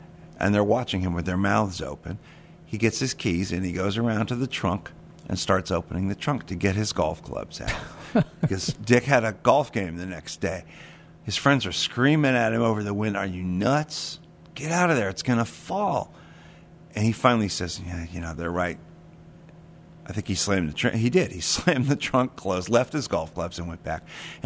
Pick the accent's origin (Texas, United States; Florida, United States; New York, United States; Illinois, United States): Florida, United States; St. Petersburg